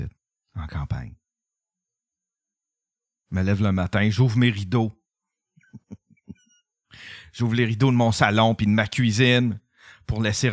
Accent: Quebec, Canada; quand j'étais jeune, je sortais en Abitibi

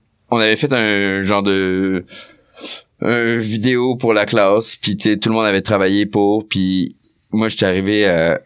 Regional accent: Montreal, Quebec, Canada; Ben, on a grandi à Antique, Montréal Nord.

